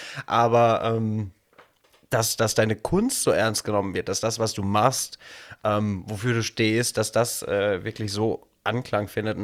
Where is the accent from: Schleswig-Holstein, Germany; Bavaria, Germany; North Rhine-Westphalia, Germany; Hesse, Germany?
Bavaria, Germany; Miltenberg; Ich komme gebürtig aus Miltenberg. Das ist in der Nähe, also zwischen Würzburg und Aschaffenburg. Die schönste Stadt Unterfrankens.